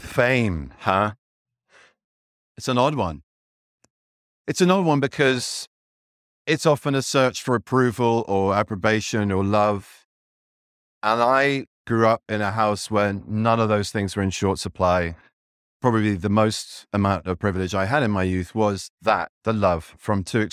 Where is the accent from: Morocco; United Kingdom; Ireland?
United Kingdom; I'm British, so part of me is finding this incredibly painful.